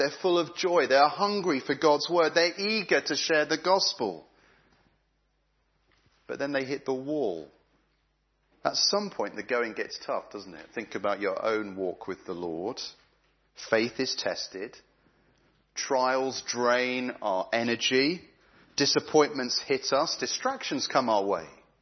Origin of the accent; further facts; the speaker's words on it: Reading, South East England, United Kingdom; I grew up in Reading, and a friend of mine from school invited me to a youth conference in Swindon.